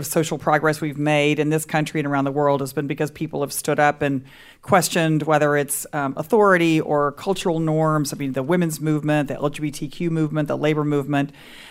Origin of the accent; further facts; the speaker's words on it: Waco, Texas, United States; born there; Well, I'm very proud. I was born in Waco, Brian, which is, as you know, kind of a small town, pretty conservative town.